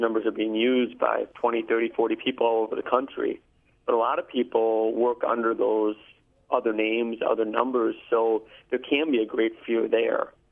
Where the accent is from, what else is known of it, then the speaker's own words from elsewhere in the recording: Stevens Point, Wisconsin, United States; You know, I was born in Wisconsin, born in La Crosse. I went to high school and college in UW-Stevens Point. You know, and, you know, I was born here and raised here